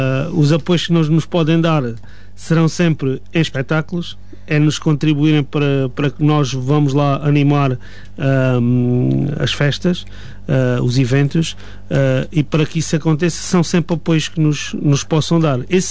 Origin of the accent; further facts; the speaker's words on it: Vidigueira, Alentejo, Portugal; Sou alentejano, levo o Alentejo comigo em todo o lado.